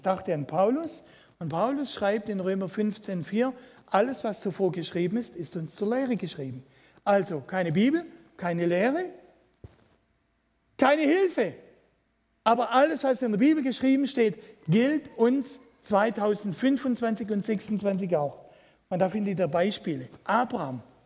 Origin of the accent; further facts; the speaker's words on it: Baden-Württemberg, Germany; Ich bin ein Schwabe.